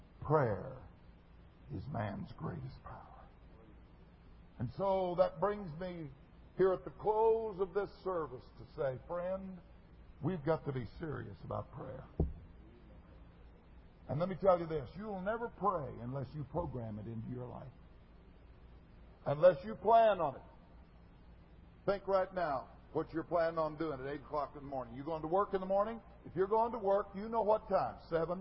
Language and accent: English; the West, United States; I'm from the West, my wife is, so we had driven.